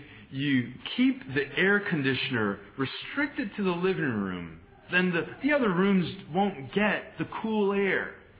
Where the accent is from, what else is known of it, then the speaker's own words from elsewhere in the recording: New York City, New York, United States; I grew up in New York City in a railroad apartment